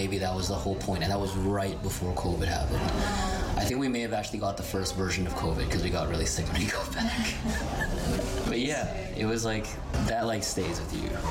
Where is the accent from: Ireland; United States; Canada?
Canada; Saskatchewan; a lot of people from the hardcore scene that I grew up in Saskatchewan